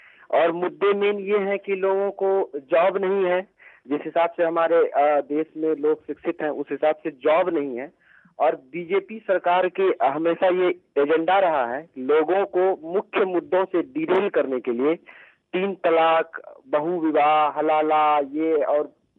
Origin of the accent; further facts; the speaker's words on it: Delhi, India; और मैं दिल्ली से हूँ